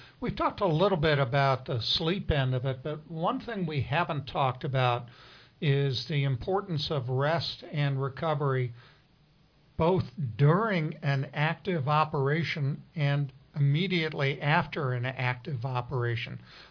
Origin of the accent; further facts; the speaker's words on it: Portland, Oregon, United States; I'm from Portland, Oregon.